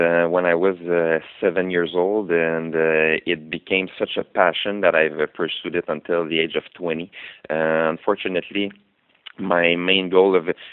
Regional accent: Montreal, Quebec, Canada; So because I'm from Montreal in Canada

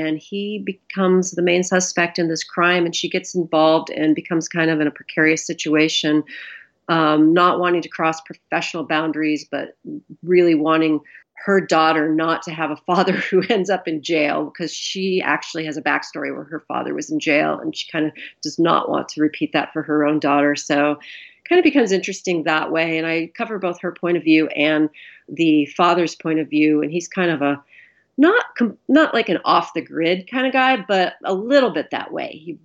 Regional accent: Montana, United States; the local agency here in my hometown, or near my hometown in another town called Kalispell, in the valley that I live in, which is called the Flathead Valley.

